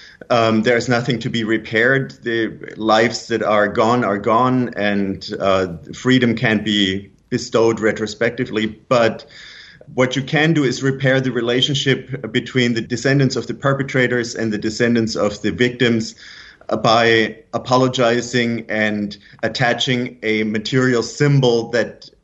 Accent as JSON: {"language": "English", "country": "Germany", "tie": "born or raised there", "second_language": "English", "said": "Then one day, a Israeli family moved to my hometown in their retirement, of all places, to Germany."}